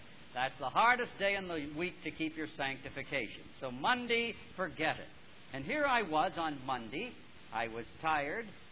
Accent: Nova Scotia, Canada; because I grew up in Nova Scotia, and therefore I went back and forth through Bangor many, many times to and from our home.

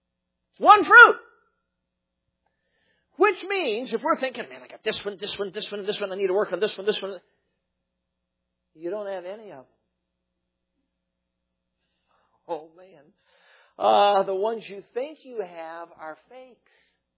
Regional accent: Chicago, Illinois, United States; now in Michigan, United States; Now, I'm a city boy. I grew up in the Chicago area. We lived actually a couple of years in the city limits and then most of the time out in the suburbs. Now I've been based out of Michigan for a long time.

